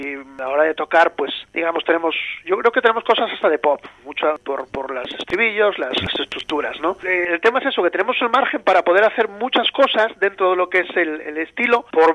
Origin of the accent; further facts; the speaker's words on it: Asturias, Spain; siendo asturianos teníamos que meter una gaita un día de estos